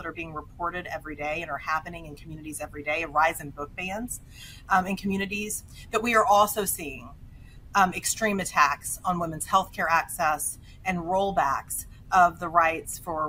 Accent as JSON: {"language": "English", "region": "Texas", "country": "United States", "tie": "born or raised there", "said": "federal protection that applies to all people doesn't apply to people in a state like Idaho or in my home state, like Texas, where we've also seen women like Kate Cox and others be denied the care they need."}